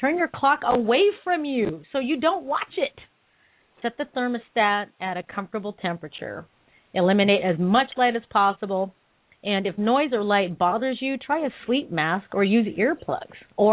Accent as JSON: {"language": "English", "country": "Philippines", "said": "because, you know, I'm Filipino. You know, we eat all the time."}